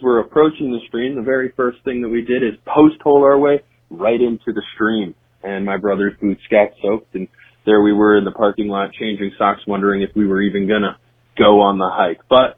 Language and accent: English; New York, United States; now in Colorado, United States; My first summer after I moved to Colorado in June 2021, my dad and brother, I grew up in New York